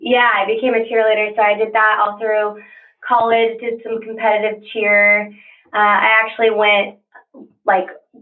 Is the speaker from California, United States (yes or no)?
yes; Simi Valley, California, United States; So I grew up there, and I was there since I was four. So that really is my hometown. My parents are still there. Simi Valley.